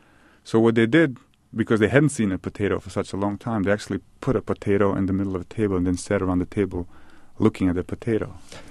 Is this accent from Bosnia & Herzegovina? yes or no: yes; Bosnia & Herzegovina; first language Bosnian; English is a second language; It's 200,000 words in columns in my native language. So I'm just as comfortable writing in English as I am in my native language at this moment.